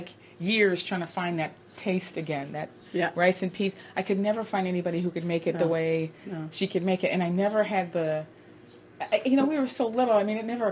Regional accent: New York City, New York, United States; to the sounds of my old neighborhood, East New York, Brooklyn. Today, as we begin broadcasting in my hometown on WNYC, it seemed like the perfect opportunity for me to come home

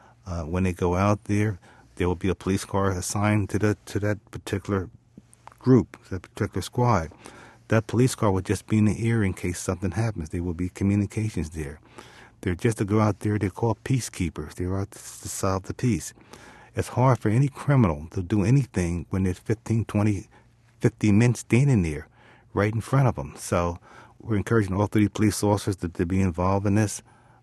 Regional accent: Philadelphia, Pennsylvania, United States; when I grew up in North Philadelphia, it was a predominantly very black neighborhood.

